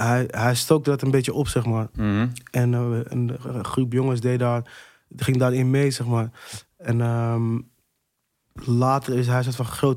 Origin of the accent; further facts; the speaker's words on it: Amsterdam, North Holland, Netherlands; Toen ben ik naar Noord verhuisd met mijn moeder. Toen heb ik op de Montessori-school boven het IJ gezeten. Bij het grote winkelcentrum in Amsterdam-Noord.